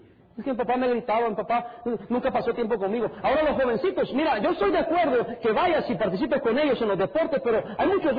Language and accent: Spanish; El Salvador; hasta me avergonzaba decir que era del Salvador. Yo soy salvadoreño. No me avergüenzo de eso.